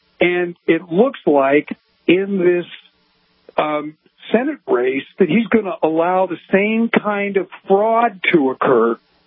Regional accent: United States; And so we as American citizens have to have that urgency.

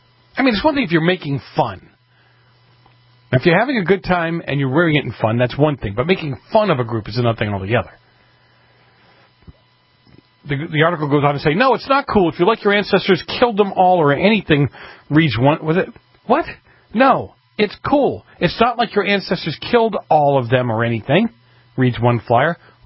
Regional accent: Boston, Massachusetts, United States; because I grew up in Boston and nobody dressed flowery in February.

